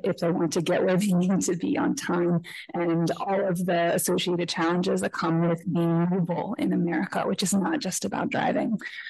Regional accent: Ohio, United States; Part of it is growing up in Ohio, where I was sprinting across a highway exit to get to my part-time job at McDonald's.

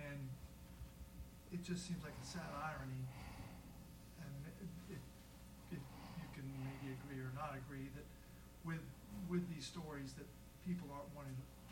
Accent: Lexington, Kentucky, United States; I'm a writer from Lexington, Kentucky.

